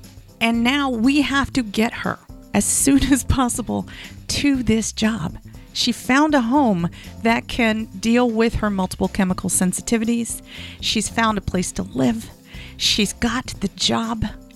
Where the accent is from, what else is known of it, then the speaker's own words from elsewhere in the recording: Virginia, United States; I just got back from an epic trip to my hometown in Virginia.